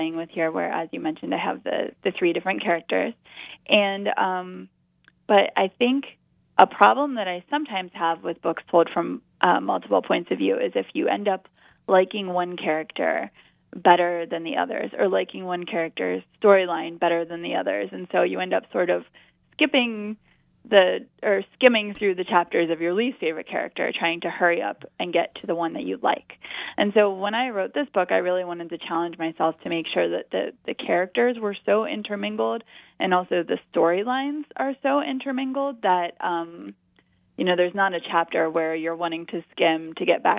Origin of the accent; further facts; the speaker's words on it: Pittsburgh, Pennsylvania, United States; now in Cincinnati, United States; And I grew up in Pittsburgh, and I live in Cincinnati now